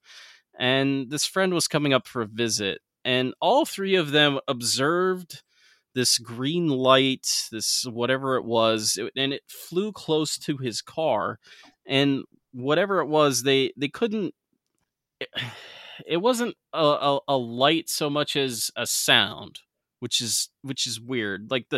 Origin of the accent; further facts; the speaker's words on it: Woodstock, New York, United States; I don't want to think about the Owl Man running a bed and breakfast in my hometown, but every time that I go there, I have to think about that.